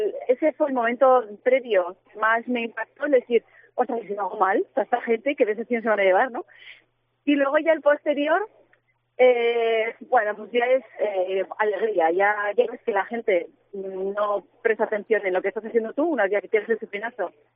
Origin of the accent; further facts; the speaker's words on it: Spain; yo digamos que la sufrí sola, como única española en Corea